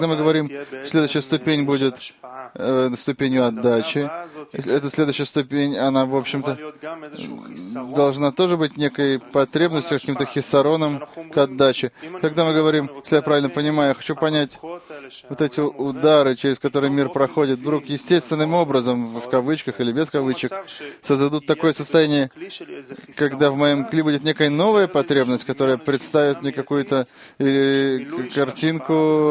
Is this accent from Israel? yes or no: yes; Haifa, Haifa District, Israel; now in Tel Aviv, Israel; Я из Хайфа, сейчас живу в Тель-Авиве.